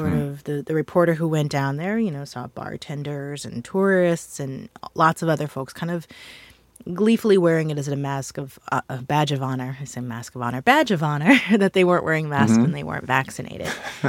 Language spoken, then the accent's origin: English; Missouri, United States; a story that came out last week in Politico about my home state of Missouri and our wonderful lack of vaccinations.